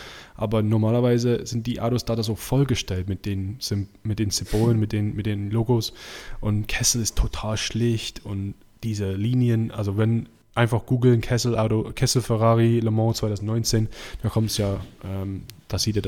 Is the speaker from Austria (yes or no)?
no; England, United Kingdom; German is a second language; es bedeutet mir auch nichts als Engländer